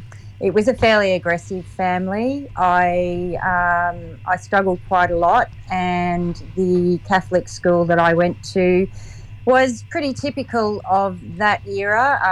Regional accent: Queensland, Australia; I am indeed. I am from the Gold Coast hinterland.

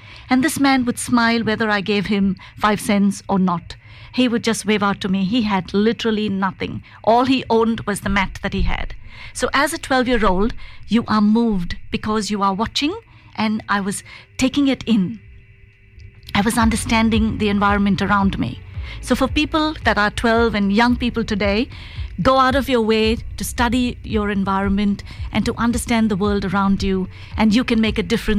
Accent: Mumbai, Maharashtra, India; now in Australia; I come from Mumbai and I grew up in a disadvantaged area

